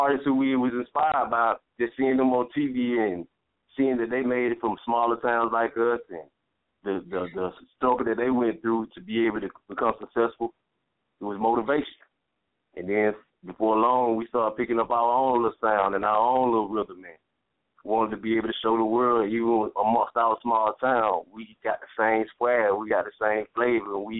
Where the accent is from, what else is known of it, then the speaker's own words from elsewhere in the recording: Lucasville, Georgia, United States; I'm a Southern guy. I'm actually from Georgia. I'm from Lucasville, Georgia, a small town outside of Atlanta, probably 20 minutes away from Atlanta.